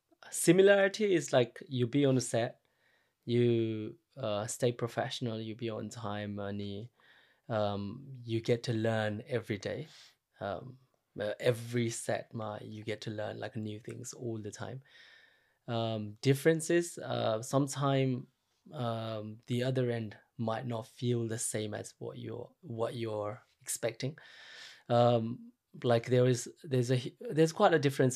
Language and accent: English; Nepal; especially probably because I'm from Nepal and you have like so many things in common, like culture, languages, and everything.